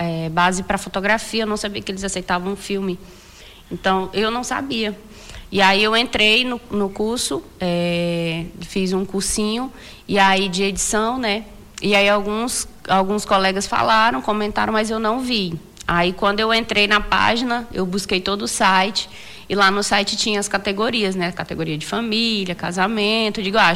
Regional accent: Acre, Brazil; Estou falando como acriana

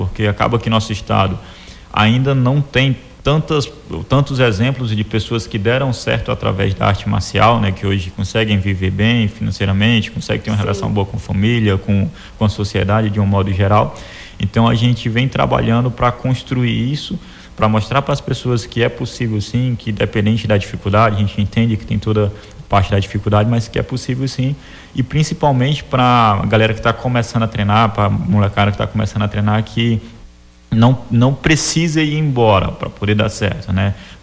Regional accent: Acre, Brazil; a gente é do Acre, a gente é um povo guerreiro.

